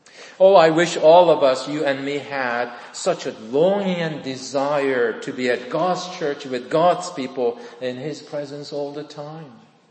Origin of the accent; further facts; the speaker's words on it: South Korea; I was born and raised in Korea. It was fun growing up in Korea during the 1960s.